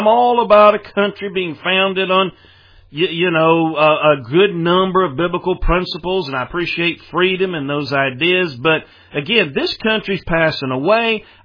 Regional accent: United States; it's not because I'm an American.

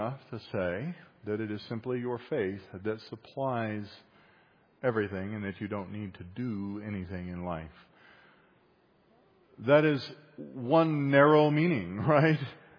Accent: Appalachia, United States; I'm an Appalachian American of German, French, and redneck descent

